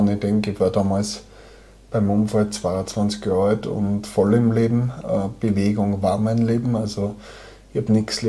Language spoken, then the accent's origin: German; Waidhofen an der Ybbs, Lower Austria, Austria; Ich bin aus Niederösterreich, bin dort in Waidhofen an der Ybbs geboren worden und lebe auch heute noch dort.